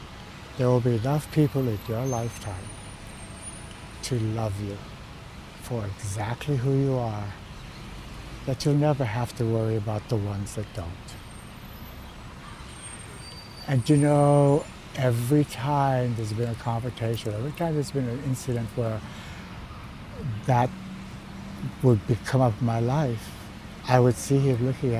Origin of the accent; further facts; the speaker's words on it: Hawaii, United States; I'm from here in Hawaii. I was born and raised here on the Windward side, which is at the time that I grew up, which was 66 years ago, was the country. So I grew up in the country of Hawaii.